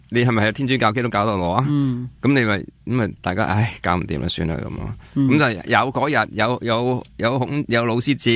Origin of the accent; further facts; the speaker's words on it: Hong Kong; 所以最初你话圣诞快乐，我哋香港人都唔知道你做乜嘅